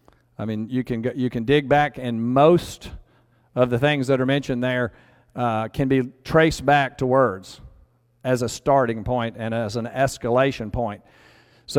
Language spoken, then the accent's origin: English; Texas, United States; You know, I've seen cowboys when I was growing up in Texas